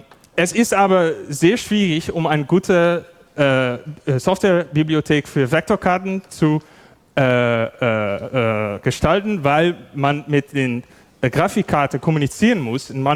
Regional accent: Netherlands; German is a second language; aber wir hoffen, dass wir irgendwie klarkommen mit unser Deutsch. Wir sind beide Niederländer.

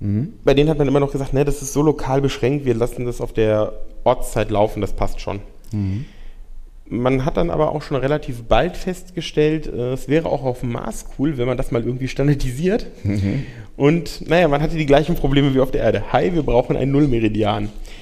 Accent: Frankfurt, Hesse, Germany; Ja, also ich komme aus Frankfurt.

